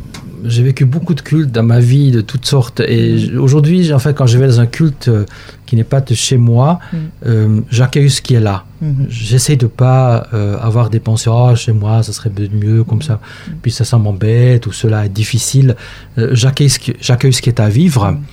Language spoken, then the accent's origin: French; Switzerland; mais ce matin aussi chez moi, en Suisse, ils sont ensemble pour prier.